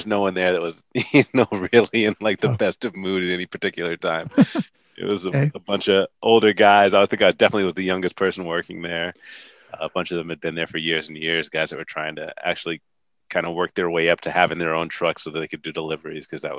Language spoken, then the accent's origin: English; Newton, Massachusetts, United States; I am originally from Boston. Well, just outside of Boston, Massachusetts, a town called Newton.